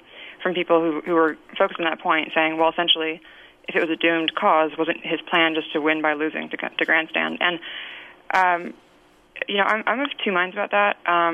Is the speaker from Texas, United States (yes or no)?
yes; Texas, United States; And I, as a Texan, I'm not quite sure how Iowans understand the norms of participation